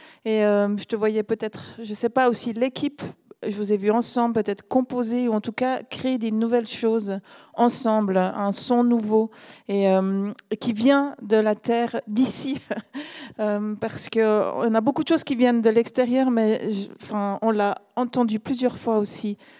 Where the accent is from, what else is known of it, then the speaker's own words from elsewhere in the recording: Oron-la-Ville, Vaud, Switzerland; Effectivement, on vient de la région de Oron-la-Ville.